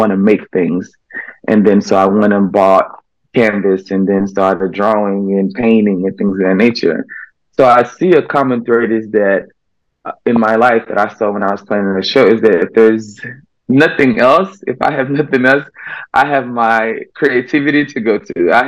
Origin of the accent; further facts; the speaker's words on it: Memphis, Tennessee, United States; Last year I did an art show in my hometown, Memphis, Tennessee, which is where I grew up.